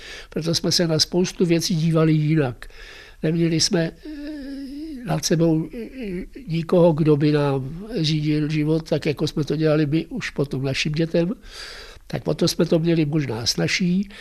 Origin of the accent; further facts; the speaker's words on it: Duchcov, Ústí nad Labem Region, Czechia; now in Teplice, Czechia; já jsem vyrůstal v Duchcově, tak už jsem nenastoupil do školy v Duchcově, ale tady v Teplicích a tím pádem už jsem zůstal tady v Teplicích.